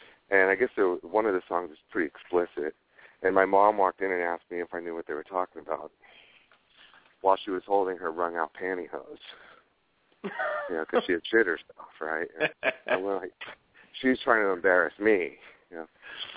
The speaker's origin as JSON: {"language": "English", "town": "Los Angeles", "region": "California", "country": "United States", "tie": "born or raised there", "also_born_or_lived": "Maine", "said": "Born in L.A. In the Glassell Park, Glendale area. I was born in the General Hospital. And lived in Los Angeles as a child for about 3 or 4 years"}